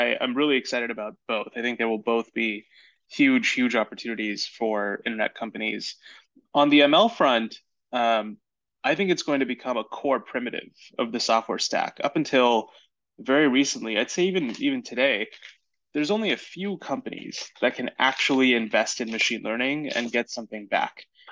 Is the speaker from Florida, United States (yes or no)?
no; California, United States; Yeah, so I grew up in the Bay Area, just south of San Francisco